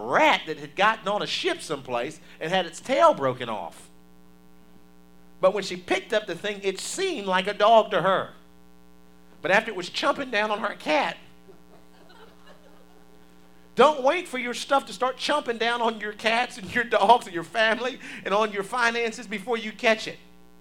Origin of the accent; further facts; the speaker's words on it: Baltimore, Maryland, United States; In Baltimore, Maryland, I'm from Baltimore.